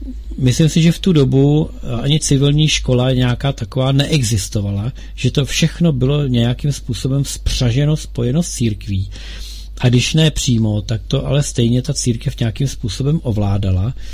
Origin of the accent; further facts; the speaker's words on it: Bohemia, Czechia; Ta paní zjistí, že jsem z Čech